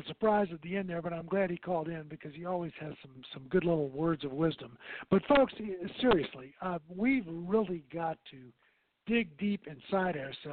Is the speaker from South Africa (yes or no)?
no; Virginia, United States; I'm an old Virginian. I grew up there in the Old Dominion, the land of Jefferson and Washington and all those great guys.